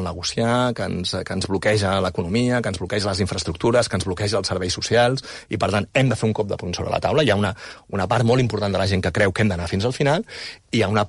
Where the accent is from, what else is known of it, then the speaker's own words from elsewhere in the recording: Ripollet, Catalonia, Spain; Jo sóc de Ripollet.